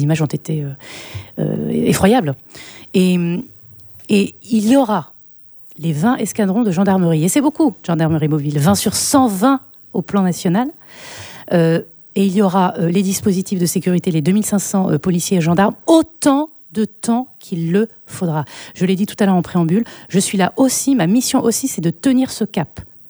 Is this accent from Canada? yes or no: no; France; born there; Mes parents sont immigrés marocains. Moi, je suis née en France. Mes parents sont immigrés marocains. Je viens d'un milieu très populaire.